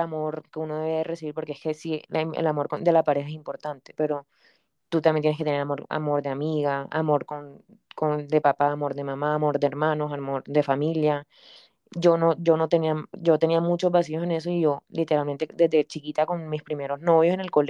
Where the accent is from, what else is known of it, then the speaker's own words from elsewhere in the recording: Santa Marta, Magdalena, Colombia; yo soy de Santa Marta. Mis papás me tuvieron súper jóvenes, mi mamá tenía 16 años, mi papá 18